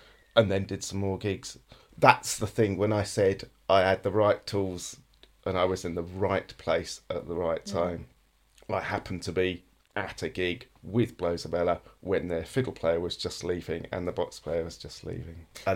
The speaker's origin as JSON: {"language": "English", "town": "Harrow", "region": "London", "country": "United Kingdom", "said": "I'm from Harrow, northwest London. Anything could sound more exotic than that, you know."}